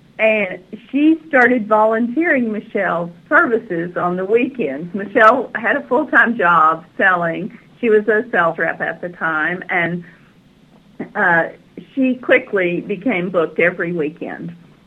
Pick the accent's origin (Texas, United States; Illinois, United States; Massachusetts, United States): Texas, United States; Well, I'm originally from East Texas. I grew up in small towns in East Texas